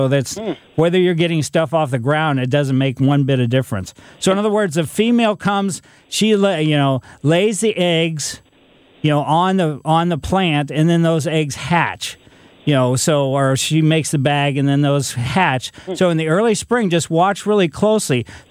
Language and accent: English; Ellisville, United States; I was a kid growing up in Ellisville, Fitzer's in front of the house.